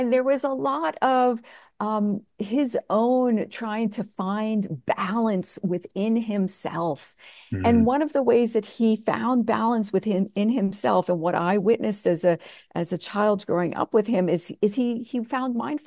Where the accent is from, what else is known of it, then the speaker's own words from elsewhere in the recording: New York City, New York, United States; I grew up in New York City